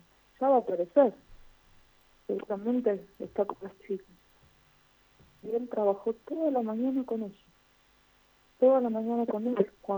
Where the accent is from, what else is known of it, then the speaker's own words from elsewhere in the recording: Los Quirquinchos, Santa Fe, Argentina; born there; En los Quirquinchos, que era mi pueblo, yo nací allá en los Quirquinchos